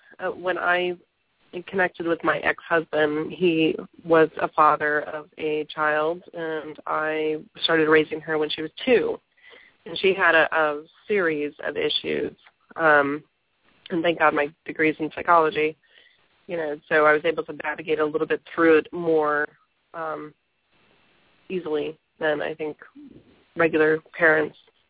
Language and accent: English; Southern United States, United States; And when I was growing up, ADHD did not exist. And I grew up in the South.